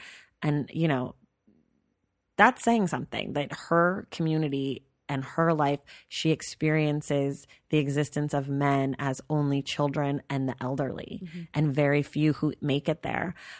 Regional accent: California, United States; Like, we grew up in the Bay Area, which is a very affluent place.

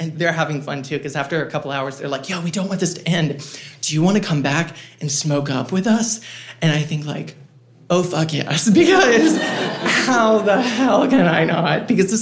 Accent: Jacksonville, Florida, United States; moved away; also born or lived in North Carolina; And eventually I made the difficult decision to leave my hometown of Jacksonville, Florida, and move in with family two states away in North Carolina.

